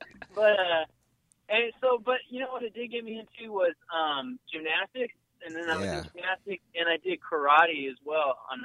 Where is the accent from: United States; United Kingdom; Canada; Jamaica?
Canada; Maple Ridge, British Columbia; I was born in Maple Ridge, British Columbia, Canada, which is about 45 minutes east of Vancouver. Yeah, grew up there.